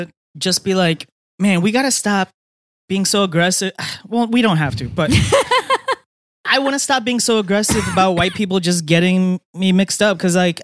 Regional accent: India; dude, yeah, I'm from India

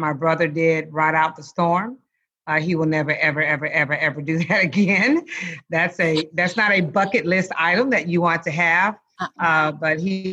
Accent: Lake Charles, Louisiana, United States; Yes, I was born and reared in Lake Charles, Louisiana. Got all my formal schooling out of Lake Charles. Graduated there from high school and everything.

